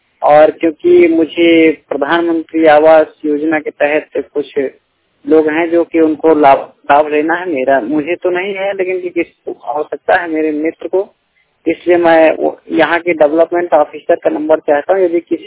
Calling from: Jamo, Uttar Pradesh, India; मुझे जामो ब्लॉक से मैं बात कर रहा हूँ

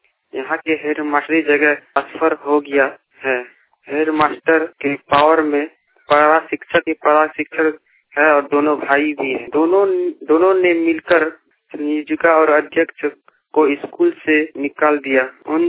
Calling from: Jharkhand, India; सिकाई पड़ा, जिला दुमका, झारखंड से।

